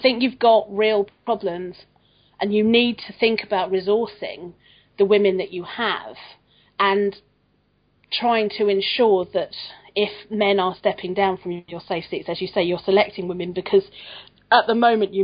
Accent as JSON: {"language": "English", "town": "Hackney", "region": "London", "country": "United Kingdom", "said": "I'm from Hackney, you know."}